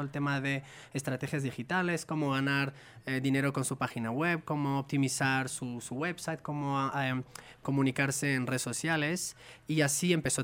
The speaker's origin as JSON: {"language": "Spanish", "town": "Paris", "region": "Île-de-France", "country": "France", "moved": "yes", "lives_now": "Barcelona, Spain", "said": "yo soy de París. Llegué a Barcelona a vivir hace 7, 8 años."}